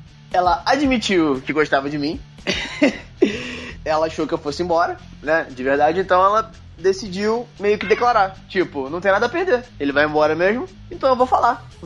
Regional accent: São Luís, Maranhão, Brazil; born there; São Luís, pra quem não sabe, foi onde eu nasci. Eu tô voltando pra São Luís que eu vou morar lá agora.

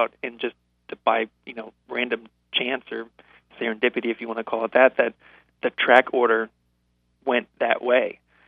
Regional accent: Michigan, United States; also born or lived in Arizona; I came from Michigan. I was born in Arizona. My dad was in the Air Force, so we moved around a ton when I was a kid. And both my parents are originally from Michigan, so we settled back there.

